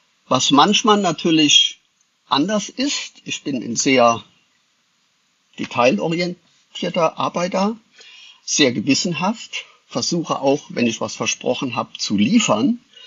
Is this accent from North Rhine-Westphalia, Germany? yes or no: yes; North Rhine-Westphalia, Germany; Ich komme aus dem Rheinland. Rheinländer sind meistens sehr offen, gehen freudig auf Menschen zu, versuchen zu netzwerken.